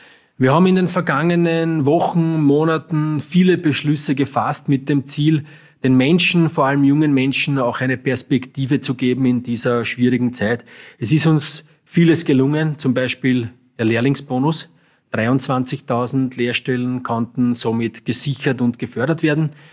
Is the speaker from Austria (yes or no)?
yes; Zagersdorf, Burgenland, Austria; Ja, Zagersdorf ist meine Heimatgemeinde. In diesem Ort möchte ich auch alt werden. Habe mittlerweile Haus gebaut mit meiner Frau dort.